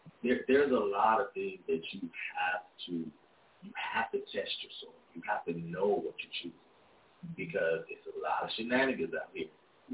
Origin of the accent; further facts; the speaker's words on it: Gary, Indiana, United States; I was raised in Gary, Indiana, grew up in Gary, graduated out here.